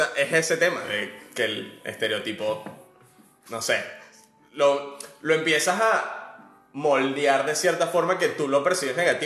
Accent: Venezuela; now in Argentina; soy de Venezuela.

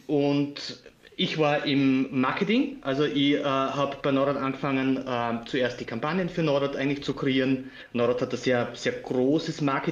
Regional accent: Styria, Austria; now in Graz, Austria; Also ich bin aus der Steiermark, beziehungsweise jetzt, wir sind ja beheimatet in Graz aktuell und ich komme in der Nähe.

